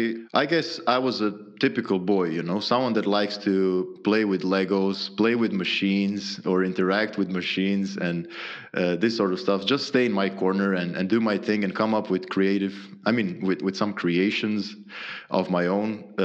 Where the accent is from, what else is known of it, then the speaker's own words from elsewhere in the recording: Croatia; English is a second language; moved away as an adult; also born or lived in Zagreb / Ireland; So I was born and raised in Croatia in a small town. Then after college, I moved to Zagreb, so the capital of the country. I worked there for a while. And then after that first job, I moved to Ireland.